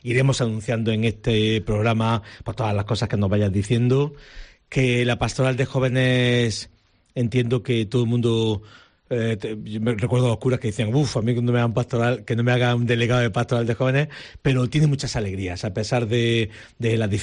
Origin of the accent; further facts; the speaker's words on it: Adra, Andalusia, Spain; Y nos vamos a mi pueblo, a Adra.